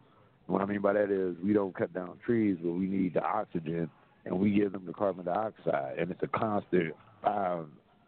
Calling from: Mesa, Arizona, United States; I'm calling from Mesa, Arizona.

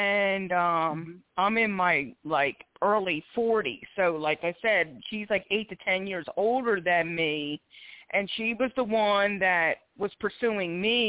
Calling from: Philadelphia, Pennsylvania, United States; I'm calling from Philadelphia, PA.

